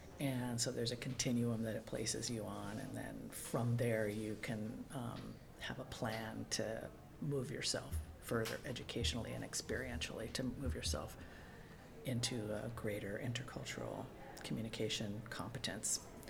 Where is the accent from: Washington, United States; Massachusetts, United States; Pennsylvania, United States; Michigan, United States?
Washington, United States; Tacoma; And so, you know, I would say growing up in Hilltop definitely put me there, you know.